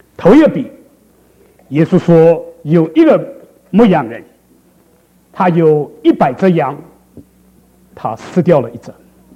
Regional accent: China; 我们中国人说人今天在那边行尸走肉

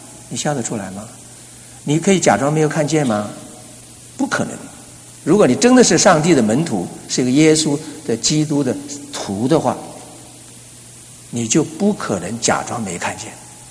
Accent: China; 让我们中国人，我们的华人能够结下21世纪福音的棒子

